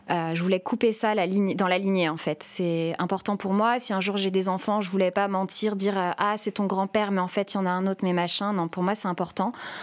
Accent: France; accent: French; comme en italien, j'ai mon accent français.

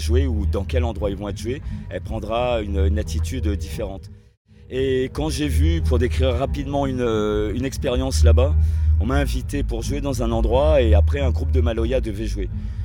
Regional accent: La Roche-sur-Yon, Pays de la Loire, France; j'ai été vu dans mon bled, j'étais à La Roche-sur-Yon en Vendée.

